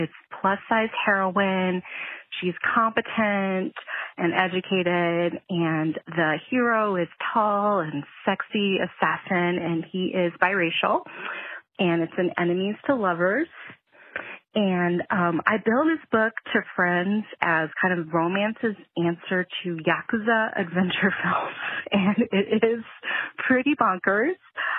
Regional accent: Utah, United States; Hi, Jen and Sarah. … from Utah.

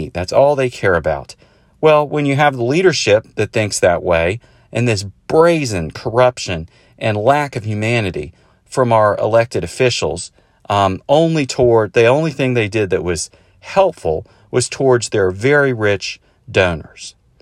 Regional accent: Winston-Salem, North Carolina, United States; He's a senator from my home state of North Carolina. He's from my hometown, Winston-Salem.

